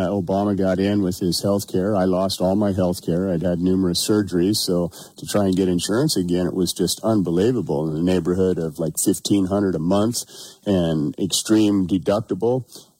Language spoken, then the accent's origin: English; Stanford, Montana, United States; Right out of Windham.